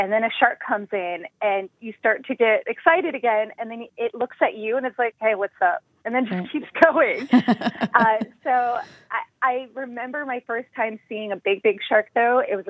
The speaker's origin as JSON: {"language": "English", "region": "South Dakota", "country": "United States", "tie": "born or raised there", "said": "Okay, so I grew up in South Dakota, and so like most of you, I was interested and fascinated with sharks, but of course, I didn't understand them. I had never even been in the ocean."}